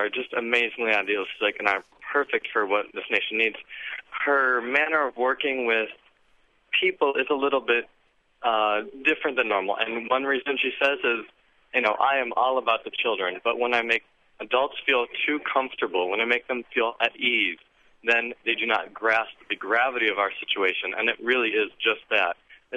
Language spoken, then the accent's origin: English; Cleveland, Ohio, United States; now in Greenville, United States; I'm a recent college graduate who I'm recently moved from Cleveland, Ohio to Greenville, Mississippi.